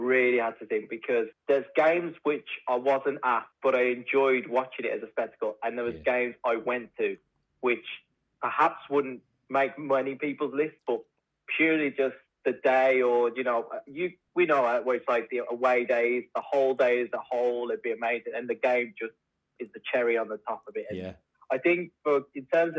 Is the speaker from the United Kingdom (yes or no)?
yes; Wolverhampton, West Midlands, United Kingdom; certainly growing up in Wolverhampton, living and breathing the club and what it means, and everywhere you go.